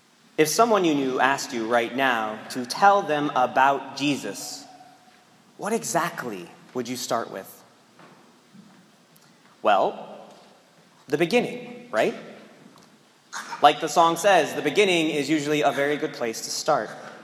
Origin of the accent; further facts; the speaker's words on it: Colorado, United States; since I grew up in Colorado, it's hard for me not to fill in the rest of what John the Baptist looks like.